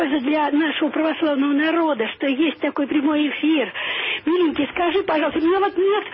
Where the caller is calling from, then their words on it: Moscow, Russia; Это еще одна … из Москвы.